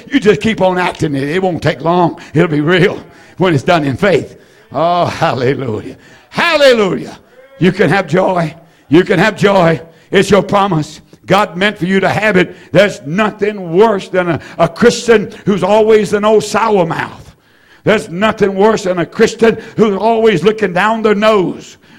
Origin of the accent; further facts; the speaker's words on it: Roxboro, North Carolina, United States; home, Roxborough, North Carolina. Beautiful little town there in the tobacco country. And I love to say I'm from Roxborough.